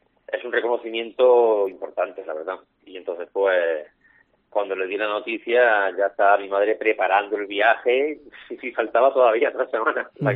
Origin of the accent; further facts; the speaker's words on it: Jaén, Andalusia, Spain; accent: Jaén; Muy de Jaén, sí. Sí. Y la verdad que ha sido siempre reconocido, sí. Y bueno, digamos que es un acento que es de la Andalucía oriental, ¿no? Que no es de la Andalucía occidental, no es, digamos, el típico andaluz, ¿no? De Sevilla, Cádiz, Málaga.